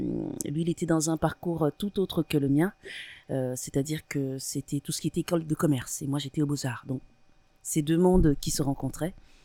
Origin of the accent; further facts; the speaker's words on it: Cameroon; Alors, comme je disais tout à l'heure, j'ai grandi au Cameroun.